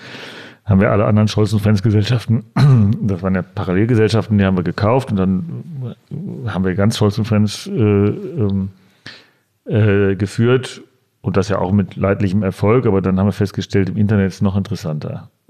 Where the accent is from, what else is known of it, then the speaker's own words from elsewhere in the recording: Dortmund, North Rhine-Westphalia, Germany; dass ich gebürtiger Dortmunder bin